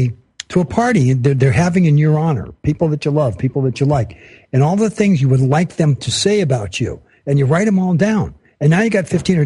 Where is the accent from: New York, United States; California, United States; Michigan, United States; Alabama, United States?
California, United States; Los Angeles; I grew up in a world that was nothing like this. And I'm from the Los Angeles area.